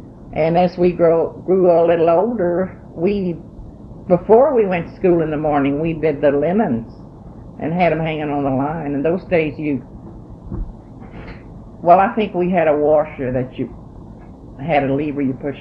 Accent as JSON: {"language": "English", "town": "La Crosse", "region": "Texas", "country": "United States", "tie": "born there", "said": "I was born in La Crosse, Texas."}